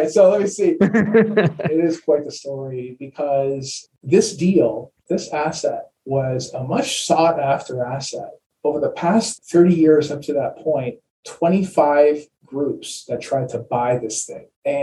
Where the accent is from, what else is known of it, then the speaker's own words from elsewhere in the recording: Detroit, Michigan, United States; In Detroit, when I was growing up in Detroit working in the automotive, which is, you know, really rough guys, we used to call it one throat to choke, right?